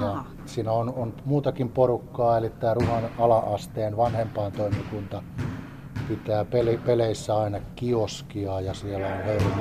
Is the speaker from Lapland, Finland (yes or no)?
no; Ruha, South Ostrobothnia, Finland; Minä olen tästä kotosin, joo, ja ihan syntyjään, ja ei ole kaukaa Jormakaan, mutta tässä on niin pieniä kyliä. Jorma on Alanurmon puolelta ja minä olen tästä Ruhan puolelta